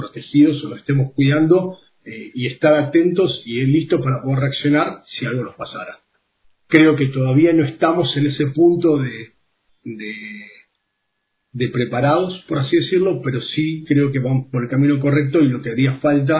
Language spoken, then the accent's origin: Spanish; Mar del Plata, Buenos Aires Province, Argentina; yo soy de Mar del Plata y en pleno verano un operativo de seguridad donde tenés más de 1 millón de personas